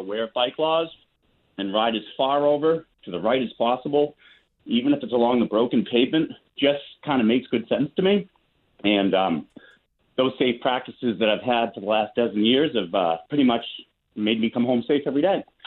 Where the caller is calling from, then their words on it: Maine, United States; Hi, calling from the Tobago Lake region, and just have a comment.